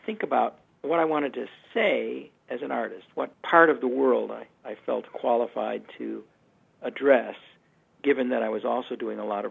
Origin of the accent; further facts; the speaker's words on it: Chicago, Illinois, United States; I was born and raised in Chicago in a in a family of readers.